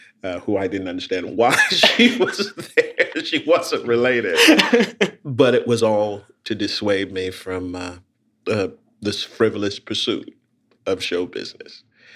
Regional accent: South Carolina, United States; also born or lived in Brooklyn; Yeah, I grew up in a very, very small town in South Carolina. Born in Brooklyn.

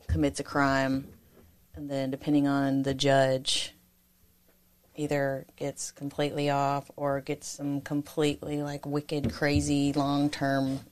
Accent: Alabama, United States; I said, because I'm from Alabama.

